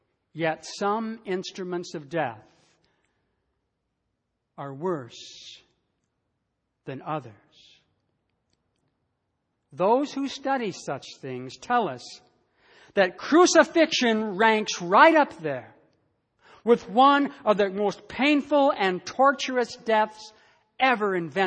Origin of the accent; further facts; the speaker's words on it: United States; As many of you know, I was raised in the United States